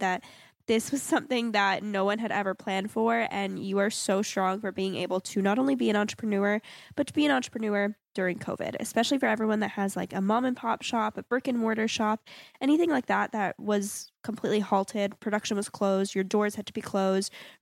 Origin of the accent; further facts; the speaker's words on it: Florida, United States; And it's because I'm originally from South Florida.